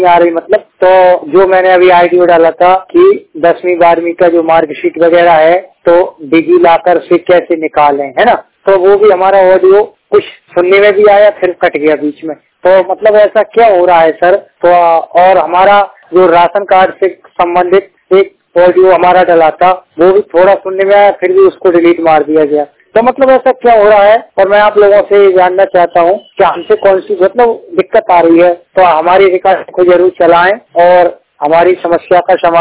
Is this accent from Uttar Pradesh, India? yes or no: yes; Jhansi, Uttar Pradesh, India; और मैं उत्तर प्रदेश के झांसी जिले का निवासी हूँ।